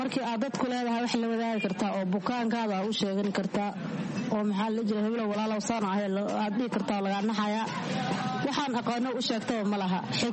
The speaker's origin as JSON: {"language": "Somali", "town": "Kismayo", "region": "Lower Juba", "country": "Somalia", "tie": "born there", "said": "Waxaan ku dhashay Kismaayo, ka xagga meel baadiyaha aan ku dhashay."}